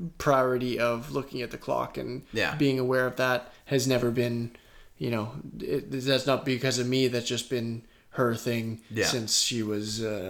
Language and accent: English; Canada; we are Canadian overall here. So I'm going to say grade one a lot more than first grade